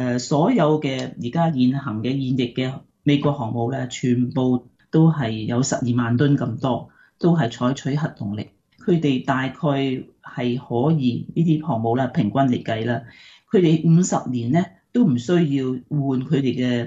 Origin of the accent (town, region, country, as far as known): Hong Kong